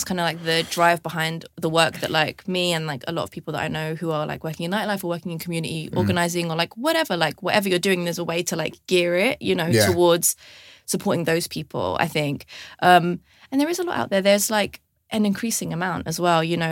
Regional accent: London, United Kingdom; I grew up in London, like, so I just don't have that experience at all.

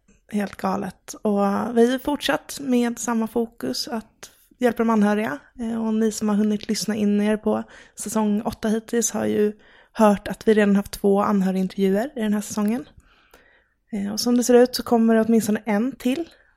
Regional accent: Stockholm, Stockholm County, Sweden; now in Malmö, Sweden; Jag är egentligen från Stockholm. Det kanske man kan lista ut min dialekt, tänker jag.

